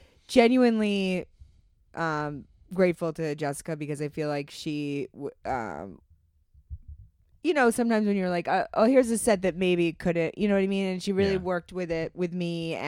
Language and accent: English; Maine, United States; I grew up in the Maine, so I've peed in the woods.